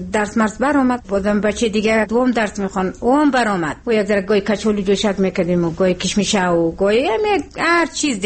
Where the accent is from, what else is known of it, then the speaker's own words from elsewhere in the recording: Maidan Wardak, Afghanistan; از اینی میدان وردک هستیم دیگه، از آره میدان وردک